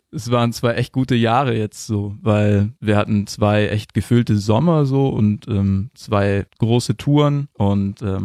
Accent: Ulm, Baden-Württemberg, Germany; und wir kommen aus Ulm.

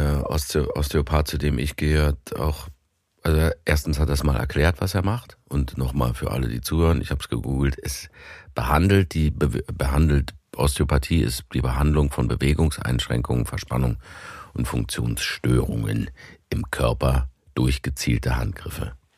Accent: Potsdam, Brandenburg, Germany; Nee, ich bin ja kein Berliner, ich bin Potsdamer

